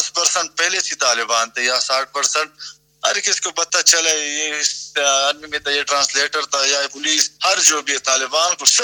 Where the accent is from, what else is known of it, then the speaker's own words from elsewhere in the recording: Jalalabad, Nangarhar, Afghanistan; میرا تعلق جلال آباد سے ہے بھائی